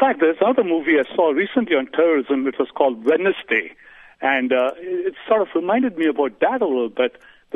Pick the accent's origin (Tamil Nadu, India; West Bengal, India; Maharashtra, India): Maharashtra, India; Mumbai; now in Lapeer, United States; I saw the movie, and I'm from Bombay, where most of the movie was shot.